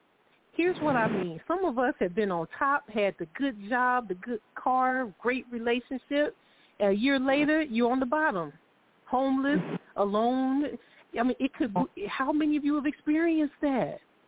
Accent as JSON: {"language": "English", "town": "Cleveland", "region": "Ohio", "country": "United States", "tie": "born there", "said": "I was born in Cleveland, Ohio. My parents were teenagers, 15 and 17. I was on welfare my entire childhood."}